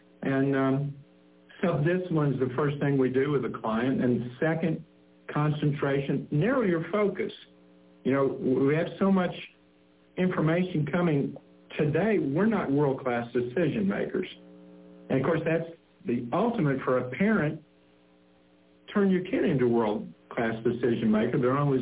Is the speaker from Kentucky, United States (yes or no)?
yes; Ashland, Kentucky, United States; We've done that, Ashland, Kentucky, my hometown.